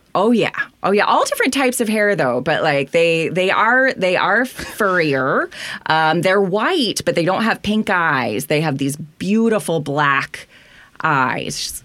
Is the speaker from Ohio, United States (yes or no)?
no; Milwaukee, Wisconsin, United States; also born or lived in Romania; I was raised in Milwaukee. I say I'm from Milwaukee.